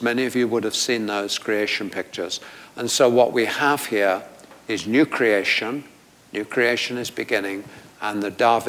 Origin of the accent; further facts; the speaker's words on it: London, United Kingdom; When I grew up in London, which was tremendously fragmented